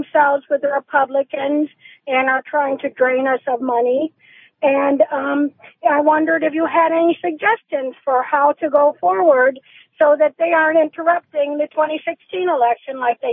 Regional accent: Illinois, United States; I'm from DuPage County, actually.

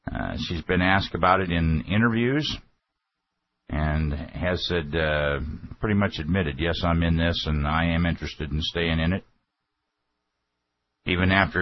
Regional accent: Ohio, United States; my home state, my former state where I was born and raised, good old Ohio.

